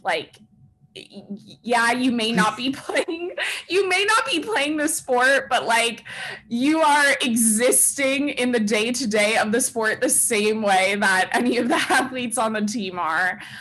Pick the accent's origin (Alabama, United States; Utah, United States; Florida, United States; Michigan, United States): Florida, United States; Miami; I'm from Miami.